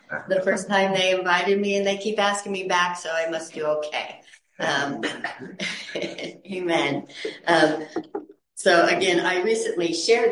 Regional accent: Colorado, United States; Growing up in Colorado, we fished a lot, but I didn't love lake fishing.

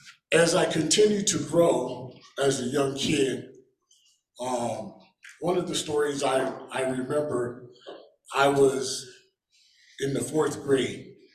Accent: Boulder, Colorado, United States; So I grew up in Boulder, started out at Lincoln Elementary on Arapahoe, to which is Naropa now, and I think that may have moved. And then I moved to Whittier Elementary.

